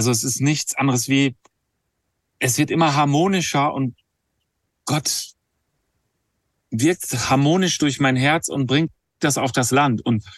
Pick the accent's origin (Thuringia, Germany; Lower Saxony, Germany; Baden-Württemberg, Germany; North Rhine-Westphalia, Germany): North Rhine-Westphalia, Germany; Ibbenbüren; Ich komme gebürtig aus Ippenbüren und in der Nähe von Ippenbüren ist eine alte Stadt, die heißt Tecklenburg.